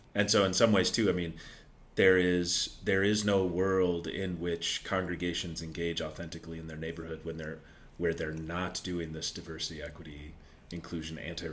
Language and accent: English; Rosemount, Minnesota, United States; Growing up in Rosemount, Minnesota, you know, Dakota County, you know, the very, very white community.